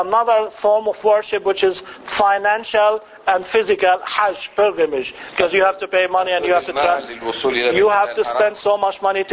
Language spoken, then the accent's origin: English; Nazareth, Northern District, Israel; I was taught by Catholic nuns and priests in my hometown, Nazareth. I am the only Christian in the group since I come from Nazareth.